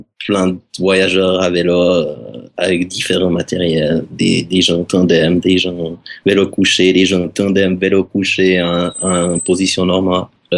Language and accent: French; Switzerland; bien que je viens de Suisse, que je suis habitué au froid